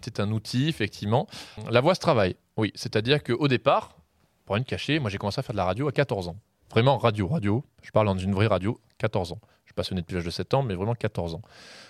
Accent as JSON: {"language": "French", "town": "Carpentras", "region": "Provence-Alpes-Côte d'Azur", "country": "France", "tie": "born there", "said": "je suis né à Carpentras, je suis trop ancré sur mon territoire pour avoir envie de partir sur du national."}